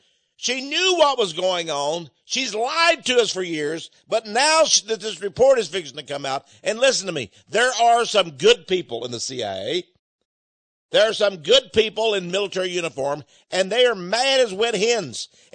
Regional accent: Texas, United States; Now, I'm from the South. I'm from Texas.

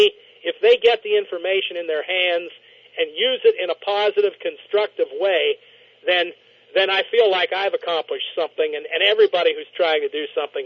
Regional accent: Pennsylvania, United States; every county in my home state of Pennsylvania

